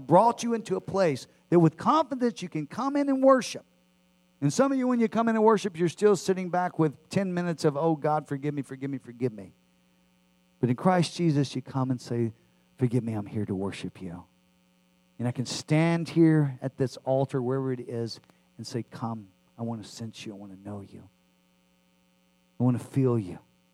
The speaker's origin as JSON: {"language": "English", "region": "Texas", "country": "United States", "said": "I am a Texan, and don't You ever do that to me."}